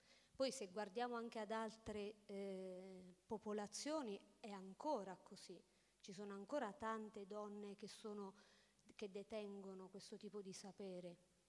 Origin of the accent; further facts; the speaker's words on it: Sulmona, Abruzzo, Italy; Io vengo da Sulmona e sono originaria di Pacentro, che ha le pendici della Maiella.